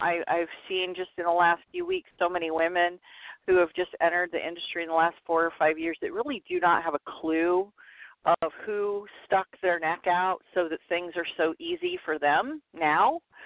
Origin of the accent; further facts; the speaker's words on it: Los Angeles, California, United States; born there; I was born in Los Angeles. And and so I'm familiar. My dad was a fisherman, so we were always around the port there.